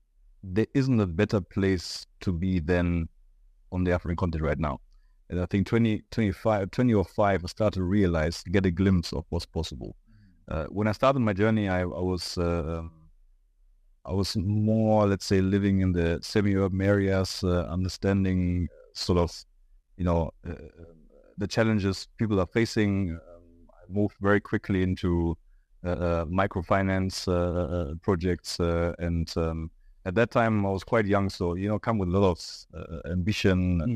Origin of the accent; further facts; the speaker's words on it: Germany; English is a second language; moved away as an adult; So I'm originally German. And my first touch point with Africa was in 2010. That's when I first moved to Africa.